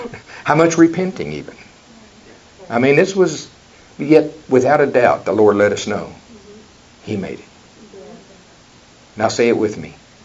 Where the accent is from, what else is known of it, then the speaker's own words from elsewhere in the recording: Oklahoma, United States; I love college football. I'm from Oklahoma.